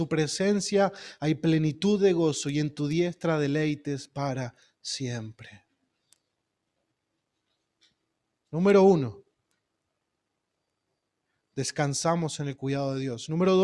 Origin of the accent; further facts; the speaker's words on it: Buenos Aires Province, Argentina; como creyentes argentinos de la provincia de Buenos Aires viviendo a las cercanías de Citibel